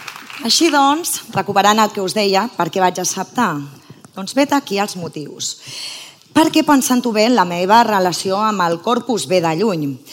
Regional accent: Sitges, Catalonia, Spain; Sitges i de la seva gent, fidel al nostre Ajuntament, amant dels carrers, de la cultura i de tot allò que forma part de l'ADN sitgetà, una influencer en tota regla de la meva vila i les seves festes.

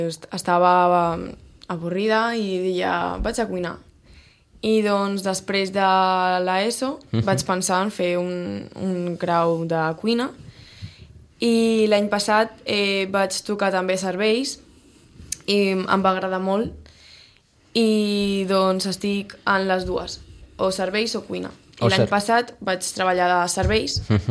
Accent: Segur de Calafell, Catalonia, Spain; Jo de Segur de Calafell.

